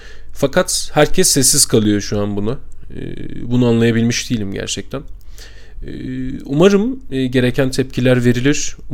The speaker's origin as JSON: {"language": "Turkish", "region": "Şanlıurfa", "country": "Turkey", "said": "Biliyorsunuz arkadaşlar, ben Şanlıurfalıyım."}